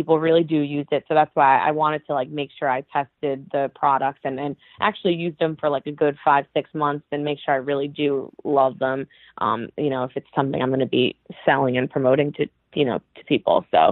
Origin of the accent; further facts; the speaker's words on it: Yorktown Heights, New York, United States; I'm going to just kind of stay in New York, because I grew up in Yorktown Heights area.